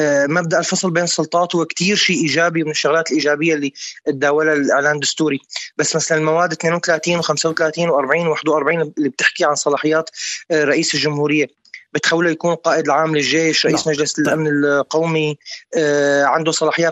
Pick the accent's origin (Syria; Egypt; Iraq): Syria; نحن كلنا كسوريين، ما في أقلية وما في أكترية، نحن كلنا مواطنين سوريين